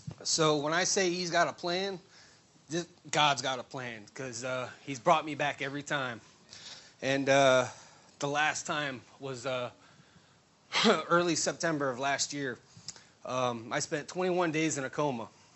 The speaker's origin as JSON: {"language": "English", "town": "Charlotte County", "country": "United States", "tie": "born or raised there", "said": "I'm 34. I'm from Charlotte County, born and raised."}